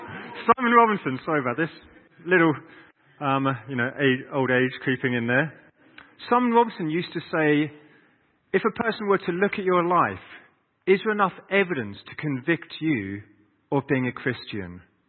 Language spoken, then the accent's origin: English; South West England, United Kingdom; I grew up in North Devon. There were quite a lot of sheep around.